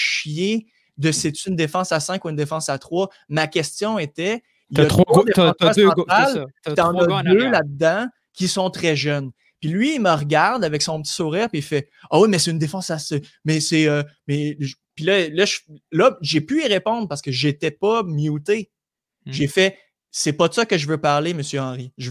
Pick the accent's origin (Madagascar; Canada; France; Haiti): Canada; Quebec; c'est parce qu'on est Québécois